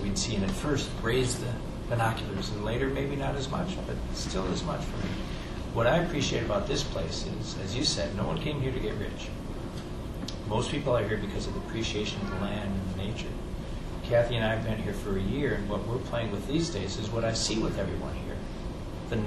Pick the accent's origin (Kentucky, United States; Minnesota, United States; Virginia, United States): Minnesota, United States; St. Paul; I came from St. Paul, Minneapolis, born and raised. Millions of people